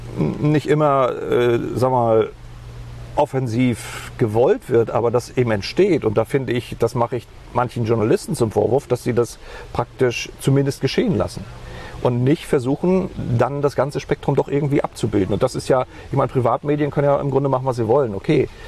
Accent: East Germany, Germany; Ich bin ein Kind der Wende. Wir sind in der DDR aufgewachsen

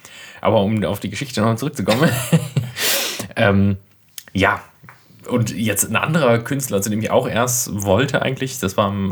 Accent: Berlin, Germany; Ja, okay, ich gebe es zu, ich komme aus Berlin eigentlich.

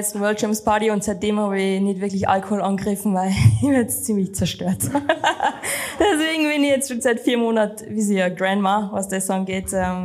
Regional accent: Saalbach, Salzburg, Austria; Da, wo ich aufgewachsen bin, Saalbach, wenn du einfach den Playground vor deiner Haustür hast

